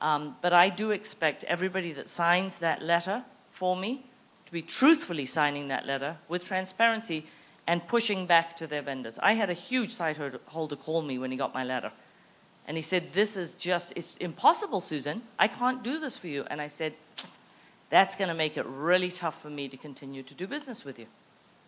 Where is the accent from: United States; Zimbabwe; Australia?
Zimbabwe; I was born and raised in Zimbabwe, and this is something that I take very, very seriously.